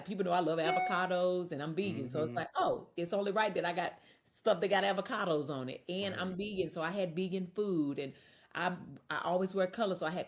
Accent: North Carolina, United States; I'm from North Carolina. I'm from a very small town. You know, I used to cover my accent for many, many years and I don't do that anymore.

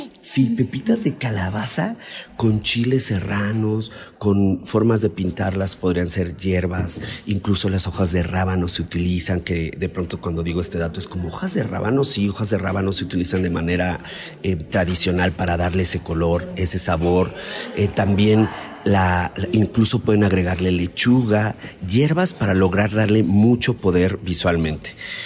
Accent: Mexico; para nosotros como mexicanos

